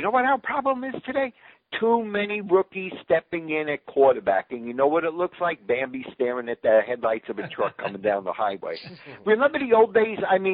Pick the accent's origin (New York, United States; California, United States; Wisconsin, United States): New York, United States; New York City; I'm a New Yorker, true and blue. Cut me open, I bleed big blue. Slice me apart, I bleed pinstripes.